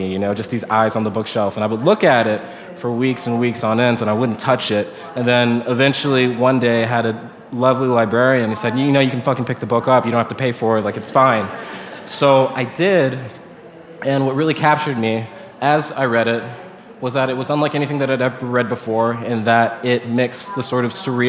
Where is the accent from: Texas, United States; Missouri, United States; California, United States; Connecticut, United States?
Texas, United States; Houston; I'm from Houston, right? A city that's undergoing a massive, massive gentrification crisis.